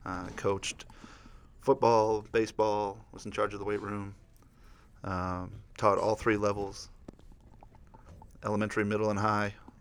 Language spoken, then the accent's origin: English; Detroit, Michigan, United States; Well, I'm originally from Detroit. I lived in Detroit and grew up there till I was about 11, and then I moved to a community a lot like Wood River, a town called KPAC.